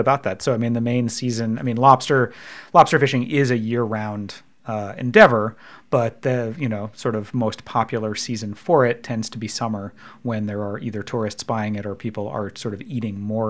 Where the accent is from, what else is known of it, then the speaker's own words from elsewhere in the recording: Maine, United States; And I mean, you know, spending time growing up in Maine